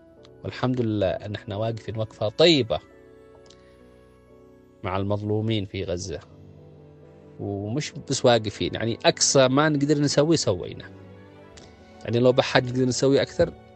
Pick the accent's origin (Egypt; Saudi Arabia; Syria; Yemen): Yemen; يعني أنا عندما أتكلم وأنا يمني أحمد الله وأرفع رأسي أمام الناس جميعا